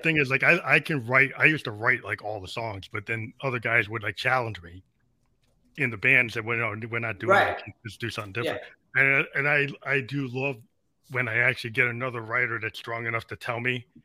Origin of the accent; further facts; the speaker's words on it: New England, United States; Like I'm from New England, but you know Boston sometimes doesn't have the vibe